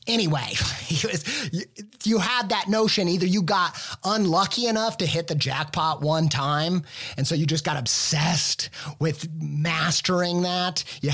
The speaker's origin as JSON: {"language": "English", "region": "Midwest", "country": "United States", "tie": "born or raised there", "said": "You know, I grew up in the Midwest, and that meant my childhood was all about one thing."}